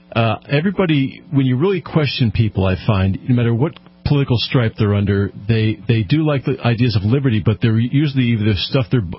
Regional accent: Connecticut, United States; now in New Hampshire, United States; Well, we were coming back to New England, and I'm from Connecticut, and we had lived in Connecticut for a while.

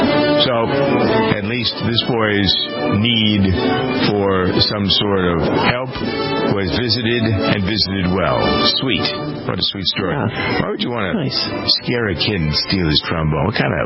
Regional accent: Framingham, Massachusetts, United States; You'll all be happy to know that my hometown of Framingham, Massachusetts, is going to be the scene for the new Ted 2 movie.

